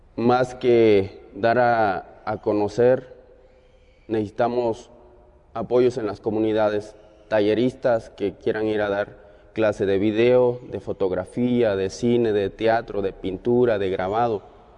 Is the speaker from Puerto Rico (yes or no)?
no; Cuajinicuilapa, Guerrero, Mexico; soy de la Costa Chica de Cuajinicuilapa, Guerrero.